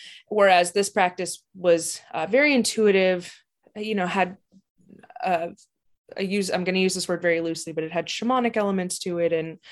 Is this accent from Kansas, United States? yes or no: no; California, United States; I was born just outside of Yosemite National Park. So I grew up in the mountains, just really submersed in the land